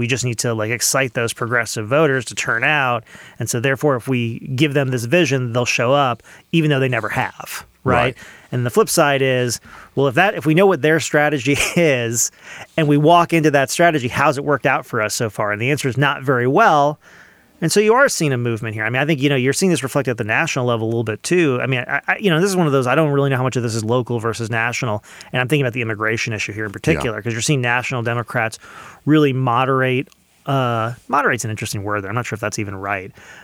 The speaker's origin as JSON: {"language": "English", "region": "New York", "country": "United States", "tie": "born or raised there", "said": "I grew up in New York, man."}